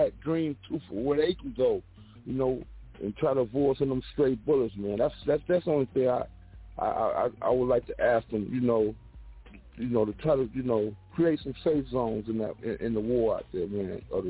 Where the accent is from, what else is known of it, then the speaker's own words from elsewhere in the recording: California, United States; I wasn't in the playing the Hollywood game because I came from the Bay.